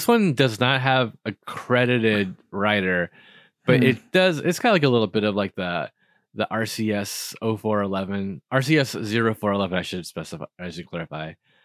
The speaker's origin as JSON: {"language": "English", "town": "Los Angeles", "region": "California", "country": "United States", "tie": "born or raised there", "said": "I grew up in Van Nuys in like a very what's the word, like suburban part of like Los Angeles neighborhood."}